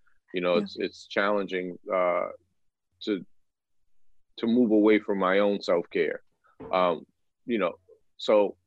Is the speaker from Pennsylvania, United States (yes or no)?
no; Baltimore, Maryland, United States; I'm from Baltimore, which is a city in the state of Maryland.